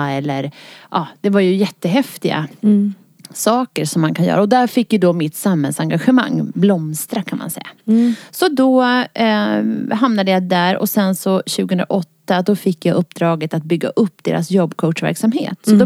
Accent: Uppsala, Uppsala County, Sweden; Jag är född och uppvuxen i Uppsala och växte upp i en vanligt villaområde och sådär.

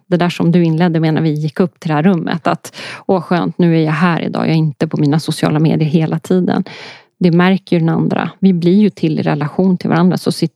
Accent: Poland; Nej, jag är polack.

